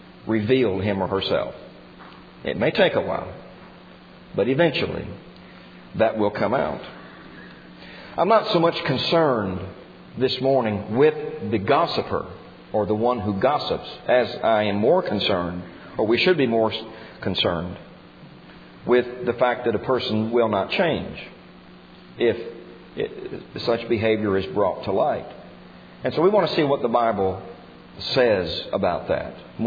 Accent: Kentucky, United States; And my father said, no, we're from Kentucky. See, our speech gave us away. We didn't even sound like a native New Mexican.

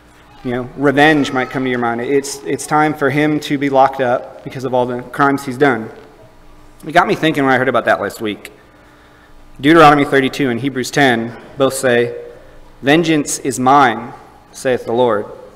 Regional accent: United States; I speak of this as an American

